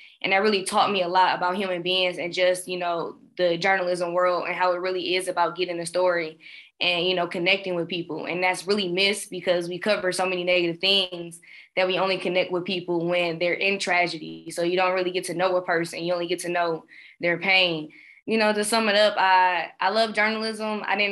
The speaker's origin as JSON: {"language": "English", "town": "Milwaukee", "region": "Wisconsin", "country": "United States", "said": "Yeah, so I'm from Milwaukee. So have to, you know, that's my base home."}